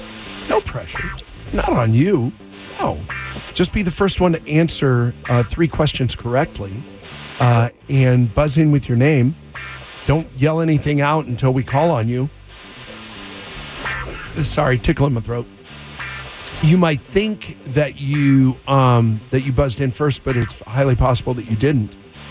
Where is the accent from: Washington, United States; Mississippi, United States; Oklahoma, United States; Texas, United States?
Washington, United States; Monroe; We are so from tiny little Monroe, Washington.